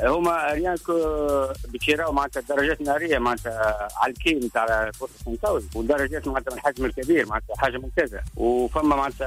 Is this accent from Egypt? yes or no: no; Tunisia; فما مجموعات خاطر عندنا في تونس مجموعات مهمة عندهم في نوادي.